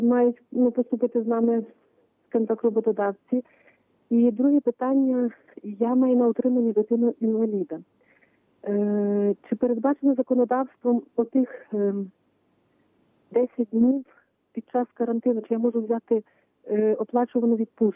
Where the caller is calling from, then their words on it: Zhytomyr Oblast, Ukraine; я з Житомирської області.